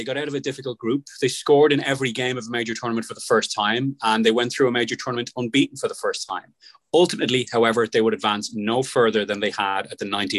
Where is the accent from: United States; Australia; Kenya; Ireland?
Ireland; as three Irish men and three stout Irish supporters